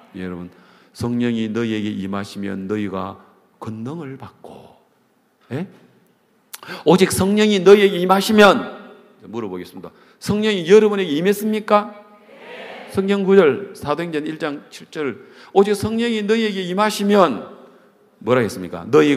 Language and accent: Korean; South Korea; 저는 한국에서 왔습니다.